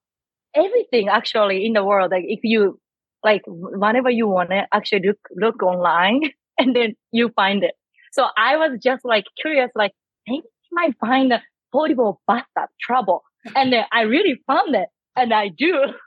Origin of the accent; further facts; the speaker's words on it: Japan; English is a second language; now in United States; That time I wasn't living in US yet. I was just visiting from Japan.